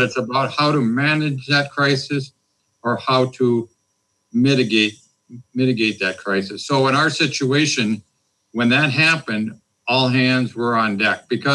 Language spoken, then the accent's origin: English; Fargo, North Dakota, United States; I'm from North Dakota, Fargo, North Dakota. That was the mindset in the 50s.